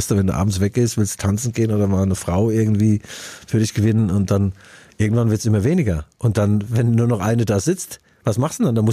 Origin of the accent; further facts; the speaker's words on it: Mainz, Rhineland-Palatinate, Germany; also ein zum kleines, ein Püffchen, sagt man bei uns in Mainz, Püffchen, 0,1 Liter.